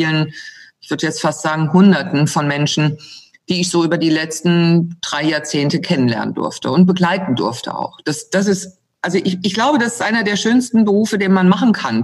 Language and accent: German; Germany; moved away; Also eins nehme ich vorweg, es hat nie etwas damit zu tun, dass ich Deutschland nicht liebe. Es wird immer meine Heimat bleiben.